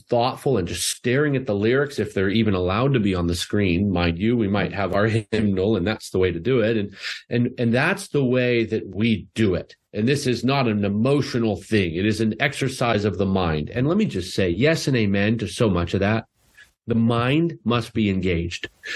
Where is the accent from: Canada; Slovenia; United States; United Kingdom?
Canada; And I'm Canadian, so hockey, we're no better.